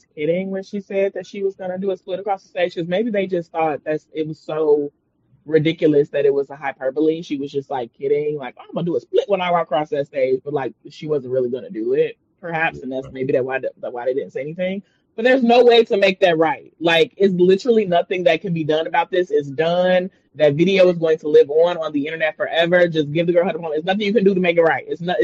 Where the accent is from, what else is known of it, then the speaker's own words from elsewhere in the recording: Chicago, Illinois, United States; also born or lived in Gary, Indiana; I'm from Chicago, but I went to high school in Gary, Indiana, which is like 30 minutes from Chicago.